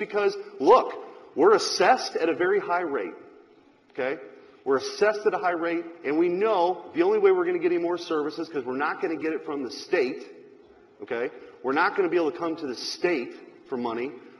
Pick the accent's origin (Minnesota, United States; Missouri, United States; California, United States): Missouri, United States; St. Louis; you and I both accept we come from the St. Louis metropolitan area.